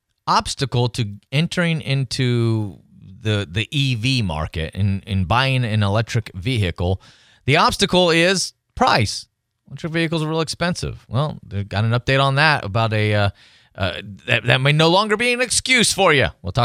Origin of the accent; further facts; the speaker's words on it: Tennessee, United States; now in Pensacola, United States; It's a Southern thing. I mean, I grew up in Tennessee. Same problem here.